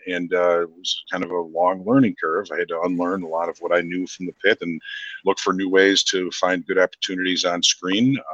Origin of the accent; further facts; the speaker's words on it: Chicago, Illinois, United States; As for me, well, I'm from Chicago, born and raised. My dad was at the Board of Trade for 40 years.